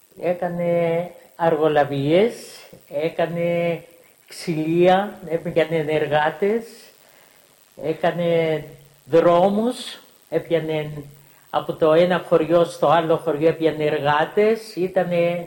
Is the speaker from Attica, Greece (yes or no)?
no; Monolithos, South Aegean, Greece; born there; Στη Μονόλιθο της Ρόδου.